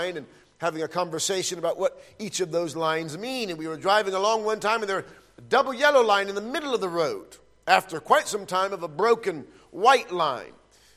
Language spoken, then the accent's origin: English; Ohio, United States; I grew up in Ohio, in the United States of America. My grandparents owned 170 acres of land, and it was amazing to go there and play as a child.